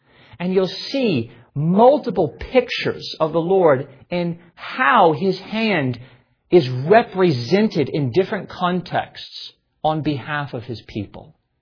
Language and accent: English; Pensacola, Florida, United States; I was growing up in Florida and the Panhandle and Pensacola, and I've seen one too many hurricanes in my life.